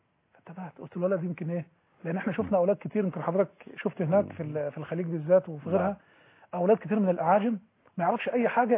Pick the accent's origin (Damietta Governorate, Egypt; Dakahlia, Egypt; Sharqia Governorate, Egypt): Damietta Governorate, Egypt; Al Bustan; born there; ولدت في محافظه دمياط ومحافظه غاليه جدا على قلبي على نفسي، خاصة القريه البستان اللي انا ولدت فيها